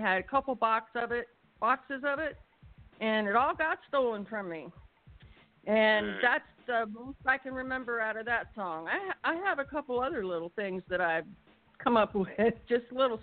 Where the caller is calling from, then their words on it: Woodlake, Minnesota, United States; I'm from Woodlake, Minnesota.